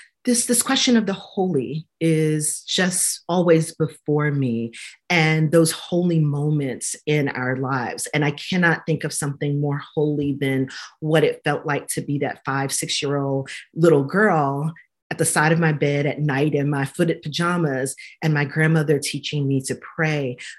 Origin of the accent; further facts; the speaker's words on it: Brooklyn, New York, United States; Like I said, a Black woman, little Black girl growing up in Holiness Pentecostal Church in Brooklyn, New York.